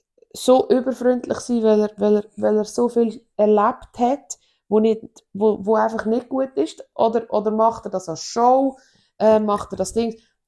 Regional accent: Switzerland; ich bin in Singen aufgewachsen

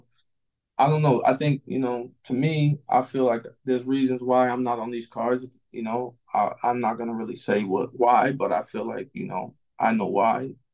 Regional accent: New England, United States; I'm from New England. I'm a ticket seller.

